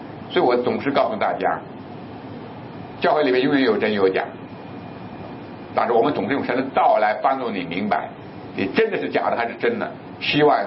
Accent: Northwest China, China; 就像我们西北人的窑洞啊，西北人的说成窑洞里面比它差不多的一个规模

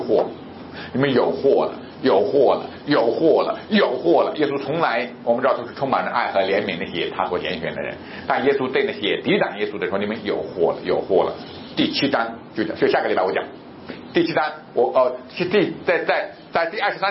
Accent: China; 特别在中国这个国家，对，我生在这个国家，我长在这个国家，我工作在这个国家，

